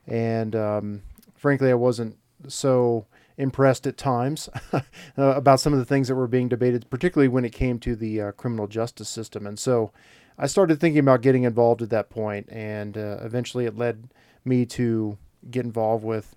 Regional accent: Indiana, United States; also born or lived in Colorado; I grew up in Indiana, so I went to Indiana University, of course, like any good Hoosier would do, and got my undergraduate degree from there and stayed there for about 4 years afterwards. Came out to Colorado to go to the law school here at CU

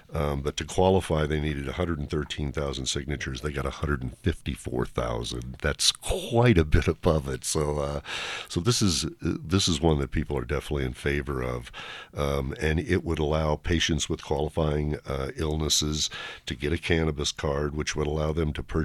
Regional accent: Missouri, United States; The final one is in Missouri, my home state.

